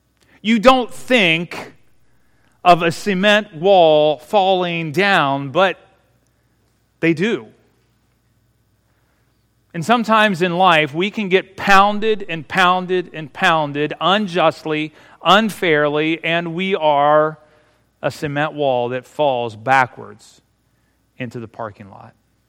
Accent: Marysville, Ohio, United States; There's an old theater in my hometown of Marysville, Ohio

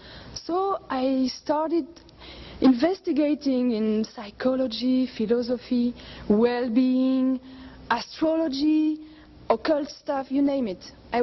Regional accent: France; English is a second language; now in United States; I come from France, and I'm a long way from home

